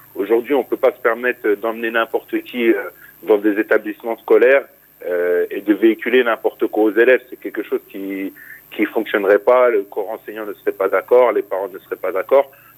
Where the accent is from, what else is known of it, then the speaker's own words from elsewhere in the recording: Grand Est, France; moi je suis originaire des Vosges, c'est dans l'est de la France. C'est, on va dire, entre Nancy et Mulhouse, pour situer un petit peu, à mi-chemin entre les deux. Comme je vous l'avais déjà dit, je pense, j'habite en région parisienne pour raisons professionnelles depuis une dizaine d'années maintenant.